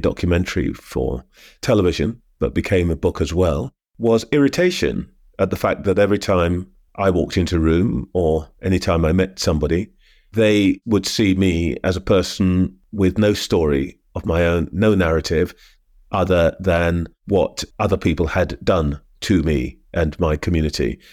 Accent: London, United Kingdom; born there; also born or lived in British Guiana; I was born in London, but as a child, shuttled a bit back and forth.

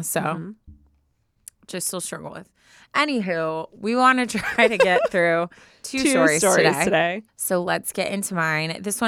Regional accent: Chicago, Illinois, United States; now in Boston, United States; I was born and raised in Chicago, but I've lived in Boston for the past 4 years for work after graduating college in Michigan in 2019.

